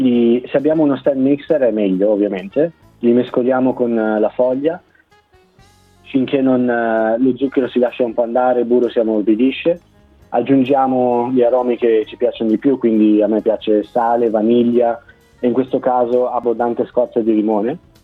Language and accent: Italian; Monza, Lombardy, Italy; io vengo da Monza, nord Italia ovviamente, e dall'età di 16 anni ho iniziato a lavorare in pasticcerie.